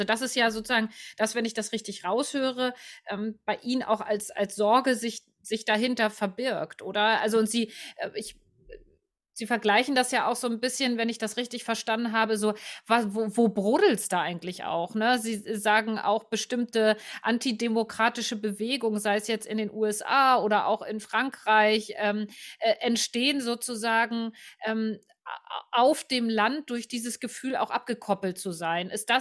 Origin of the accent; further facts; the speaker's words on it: Hamburg, Germany; Am Hamburger Stadtrand funktioniert das auch noch ganz gut, ja, mit dem Schützenverein. Ja. Also der Ort, wo ich groß geworden bin